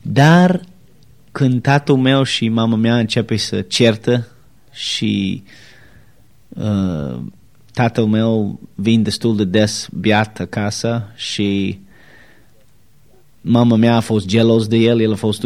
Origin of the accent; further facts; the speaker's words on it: United States; born there; Romanian is a second language; M-am născut în America, în o familie destul de mare, cu 9 frați